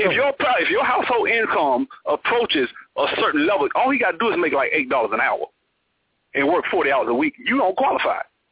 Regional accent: Alabama, United States; I'm from Alabama.

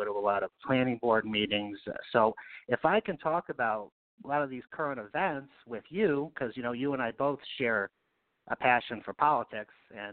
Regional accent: Knox, New York, United States; So I grew up in the Helderberg Hill towns, the town of Knox. You know, it's about population, well, 2,200, 2,300. I grew up in Knox my whole life, you know, until I was 18.

